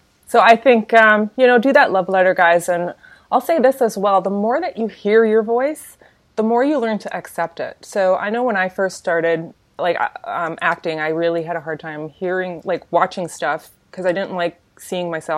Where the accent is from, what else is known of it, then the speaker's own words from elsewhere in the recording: Canada; And I'm Canadian, so you may be a Z person, just so you know.